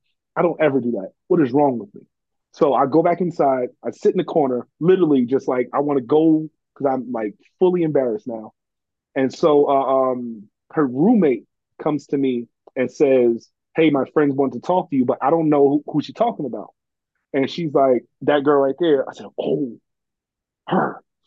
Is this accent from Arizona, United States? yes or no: no; New York, United States; So me being a New Yorker and her being from El Paso, Kansas is literally in the middle.